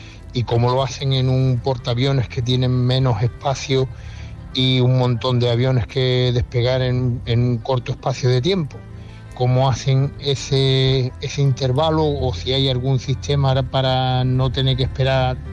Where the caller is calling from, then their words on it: Algeciras, Andalusia, Spain; de Algeciras.